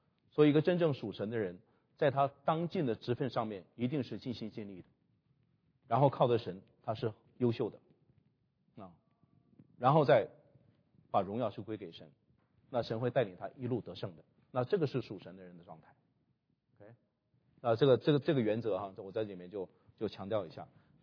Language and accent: Chinese; China; 这个是我们中国人梦想当中的有一个贤德的皇帝哈